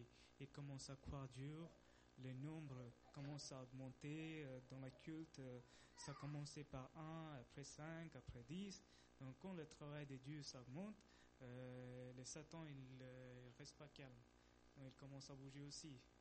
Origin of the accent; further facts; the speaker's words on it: South India, India; Du coup, nous, normalement, on vient du sud de l'Inde.